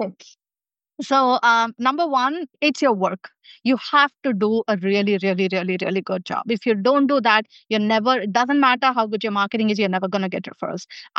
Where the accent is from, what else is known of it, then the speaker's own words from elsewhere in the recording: Chennai, Tamil Nadu, India; I come from Chennai, India, and have an Asian heritage